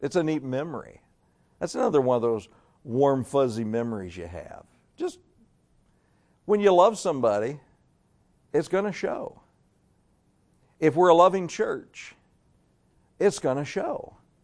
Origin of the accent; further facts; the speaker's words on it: Northern United States, United States; and I grew up in the North, you know, an only child.